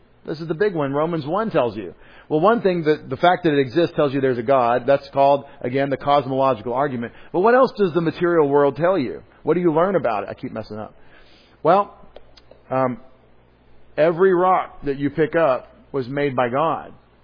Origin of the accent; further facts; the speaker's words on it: Texas, United States; Because I'm from Texas, so most of the people I know are from Texas.